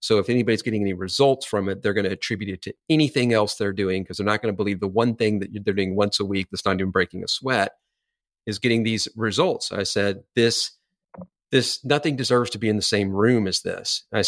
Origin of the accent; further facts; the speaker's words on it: Texas, United States; And I'm from the South. I'm originally from Texas. And in the South, we're kind.